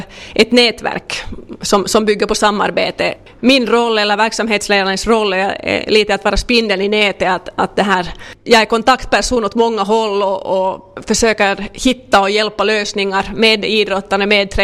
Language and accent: Swedish; Vaasa, Ostrobothnia, Finland; eftersom jag är hemma från Vasa så har jag förstås under de åren också som jag inte bott här så följt med hur det går för idrottare härifrån